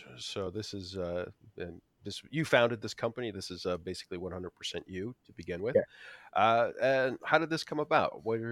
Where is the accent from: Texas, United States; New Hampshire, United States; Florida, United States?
Florida, United States; So I grew up in Florida, where there's just lousy with theme parks everywhere you go.